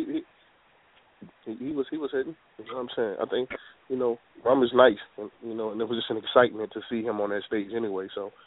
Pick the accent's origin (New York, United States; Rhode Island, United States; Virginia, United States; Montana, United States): Virginia, United States; Norfolk; I'm from Norfolk. You know, that's a whole different place.